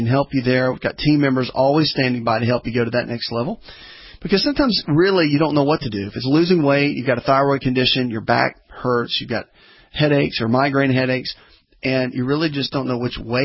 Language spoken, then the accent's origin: English; the South, United States; born or raised there